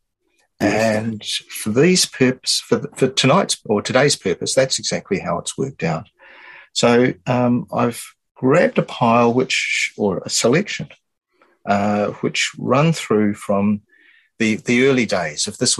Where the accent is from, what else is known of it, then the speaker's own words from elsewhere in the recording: Dunedin, Otago, New Zealand; I grew up in a city called Dunedin, which has its own quirks and character. Left there when I was 20, about 5 years in Wellington.